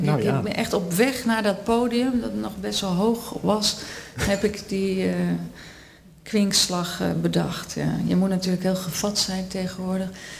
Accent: The Hague, South Holland, Netherlands; born there; Ik ben in Den Haag geboren.

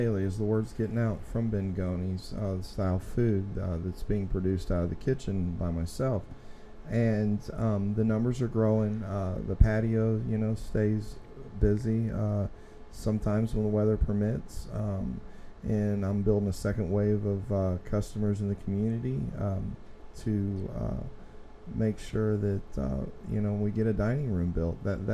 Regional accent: Overland, Missouri, United States; As a kid, you know, growing up in the Overland and Woodson Terrace area, I spent some time, you know, around the industry, around my uncle.

